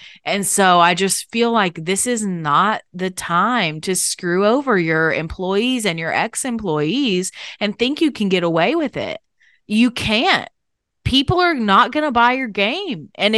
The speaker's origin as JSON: {"language": "English", "country": "Canada", "tie": "born or raised there", "said": "My mother is African American and of a slave trade brought line, and I was born and raised in Canada."}